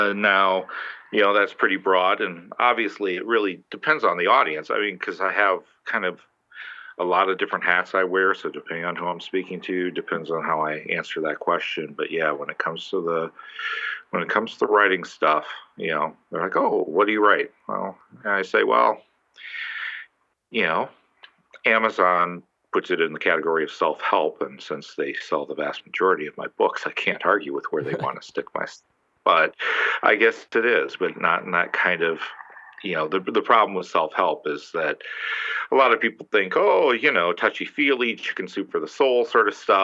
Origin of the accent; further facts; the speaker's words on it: New Orleans, Louisiana, United States; Well, I'm originally from New Orleans, actually, so it's amazing that I'm up here, but.